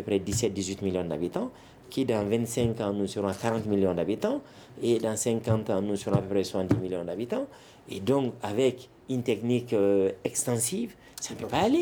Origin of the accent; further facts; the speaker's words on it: Koumantou, Sikasso, Mali; moi je suis de Sikasso, je suis de Koumantou, et j'ai aussi une famille qui est du côté de Kolokani